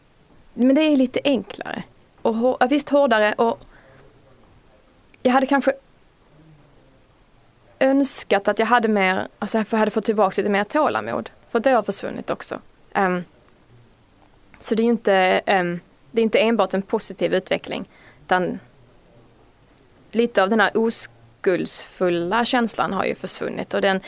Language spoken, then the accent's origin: Swedish; Skåne, Sweden; accent: Scanian; jag pratar ju skånska, det är en stor del av, jag identifierar mig som skåning.